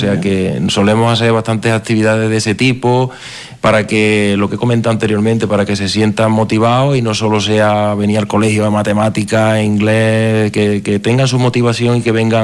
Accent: Pedrera, Andalusia, Spain; Yo soy de Pedrera.

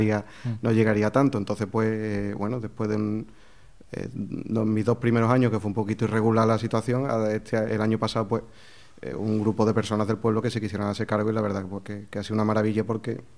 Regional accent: Seville, Andalusia, Spain; Yo soy de Sevilla, entonces, claro, para mí la primera impresión que me llevé la primera vez fue un cambio muy gordo

